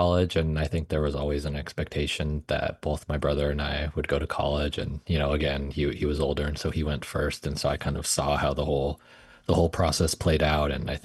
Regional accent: Newton, Massachusetts, United States; I grew up outside of Boston, a suburb called Newton, and then always returning back to Martha's Vineyard to tribal lands to visit my grandparents every summer.

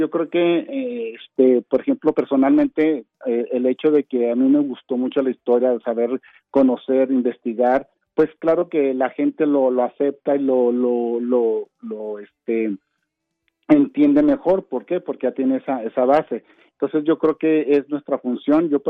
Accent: Chihuahua, Mexico; Yo soy de la sierra de Chihuahua, entonces hay mucho tarahumara

